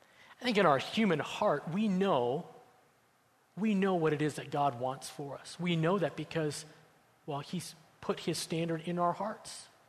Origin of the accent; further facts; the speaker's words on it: Colorado, United States; I grew up in Colorado